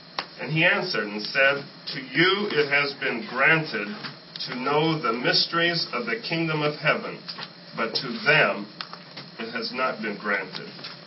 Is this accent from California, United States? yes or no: no; New Mexico, United States; Well, as you know, I am from New Mexico, and in New Mexico, the Chamber of Commerce calls it the Land of Enchantment.